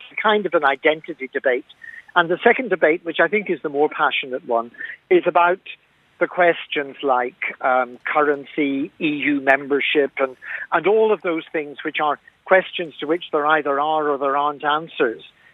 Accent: Northern Ireland, United Kingdom; also born or lived in Dublin; now in Scotland; I was born in Dublin. I grew up in the north and I spent almost 30 years in ministry with the Church of Ireland in the north.

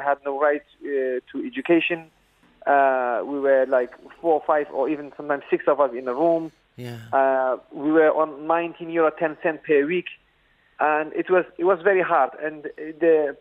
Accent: Kurdistan Region, Iraq; moved away; I'm Kurdish. I'm Kurdish from northern Iraq, Kurdistan.

